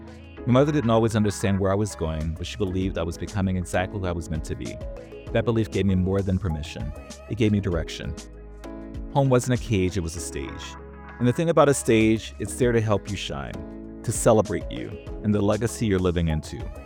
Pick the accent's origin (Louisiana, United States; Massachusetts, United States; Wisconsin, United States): Louisiana, United States; New Orleans; also born or lived in Washington, D.C.; I came home from Paris during a break from my year abroad and told my mother I was having a crisis of faith. In New Orleans, this kind of thing is expected. I had been raised religiously in church every Sunday from birth to 16